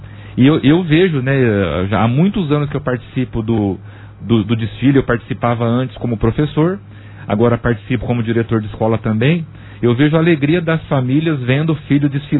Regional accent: Monte Alto, São Paulo, Brazil; Eu cresci aqui em Monte Alto, né? Nasci e cresci aqui, João.

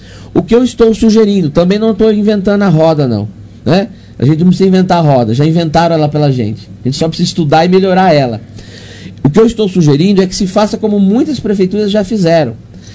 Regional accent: Aparecida, São Paulo, Brazil; eu que cresci, nasci aí em Aparecida

